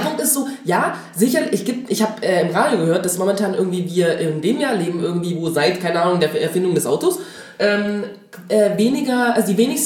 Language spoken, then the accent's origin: German; Dresden, Saxony, Germany; ich komme aus Dresden.